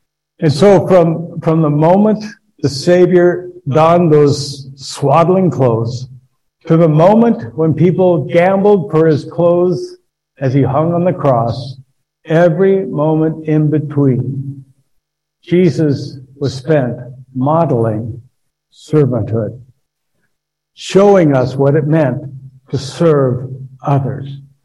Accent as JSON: {"language": "English", "region": "Oregon", "country": "United States", "lives_now": "Los Angeles, United States", "said": "I'm not from Los Angeles originally, I'm from Oregon, where it rains and the streets are used to getting the rain, and the gutters are used to handling the rain"}